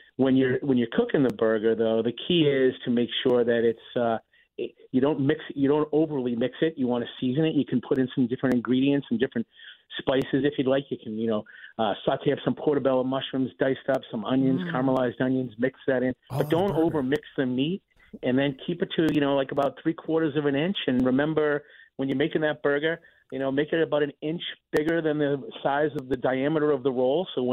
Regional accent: Billerica, Massachusetts, United States; also born or lived in Newton / Memphis; Yeah, I'm a New England guy, man. Born and bred in New England. I was in Billerick and then Newton is where my family is, right?

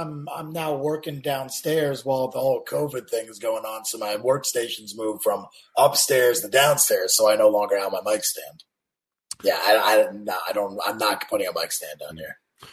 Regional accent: Wayland, Massachusetts, United States; when I grew up in Wayland, so it was like Natick.

